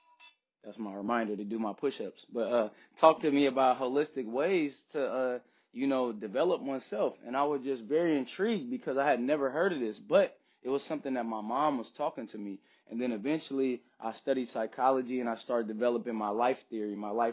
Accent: San Francisco, California, United States; I grew up in San Francisco, the Fillmore District, one of the most infamous districts in the West Coast, Harlem of the West. Moved to Hunters Point when I was 11.

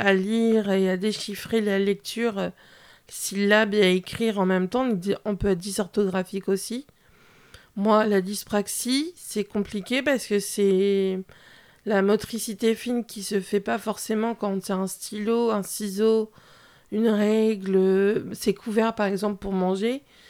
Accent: Cherbourg-en-Cotentin, Normandy, France; j'ai 27 ans. J'habite Cherbourg en Cotentin. Je suis de Cherbourg depuis ma naissance.

